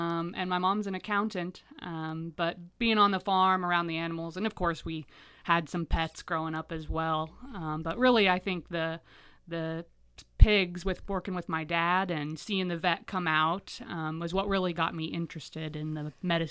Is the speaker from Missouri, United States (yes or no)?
no; Teutopolis, Illinois, United States; So I grew up in Totopolis, Illinois, right by Effingham.